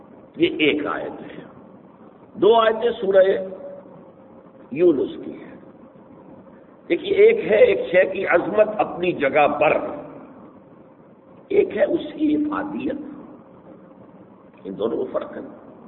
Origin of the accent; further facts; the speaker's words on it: Hisar, Haryana, India; وہ ضلع حصار سے گزرتا ہے, میں چونکہ وہی کا رہنے والا ہوں, وہی کا پیدائشی ہوں, میں پوری تفصیل سے واقف ہوں.